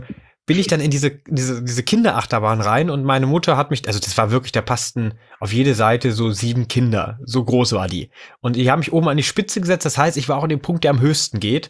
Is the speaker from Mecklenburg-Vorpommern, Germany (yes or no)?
no; Lower Saxony, Germany; ich bin in der Nähe von Wolfsburg aufgewachsen